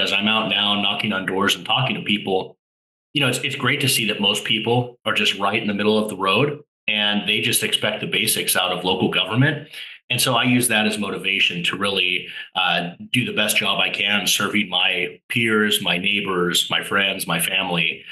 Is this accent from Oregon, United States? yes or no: no; Fullerton, California, United States; growing up in Fullerton, we know a lot about our city's roots and our city's history